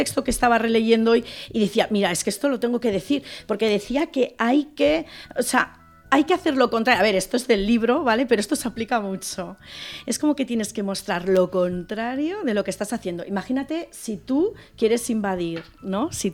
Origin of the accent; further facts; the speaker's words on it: Madrid, Community of Madrid, Spain; Yo cuando volvía a Madrid, yo decía, oh, qué bordes somos aquí, ¿no?